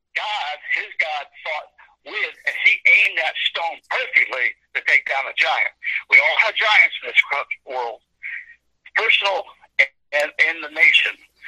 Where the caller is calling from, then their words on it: Kentucky, United States; from Kentucky.